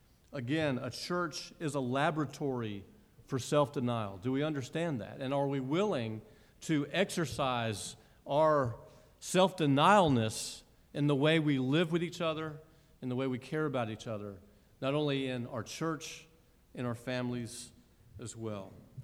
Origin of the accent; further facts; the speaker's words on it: Augusta, Georgia, United States; I'm from Augusta, I'm all into that.